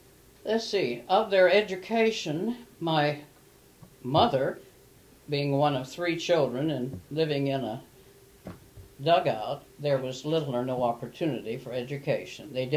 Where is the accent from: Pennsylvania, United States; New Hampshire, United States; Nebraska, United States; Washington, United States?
Nebraska, United States; Cambridge; also born or lived in Beaver City, Nebraska; I was born in Beaver City, Nebraska, which is the county court house, and my father was in the Treasury Department of the county. We were there only 3 years, and then moved to Cambridge, Nebraska, where I grew up.